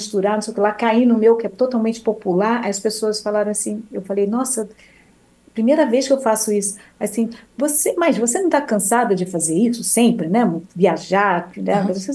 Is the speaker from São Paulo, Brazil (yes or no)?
yes; São João da Boa Vista, São Paulo, Brazil; Nasci em São João da Boa Vista, de onde eu tô dando essa, conversando com vocês.